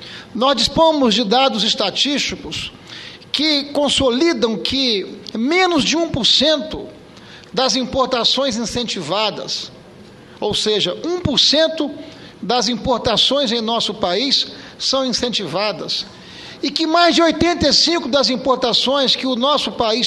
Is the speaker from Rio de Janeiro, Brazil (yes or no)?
no; Espírito Santo, Brazil; primeiro eu quero me manifestar como capixaba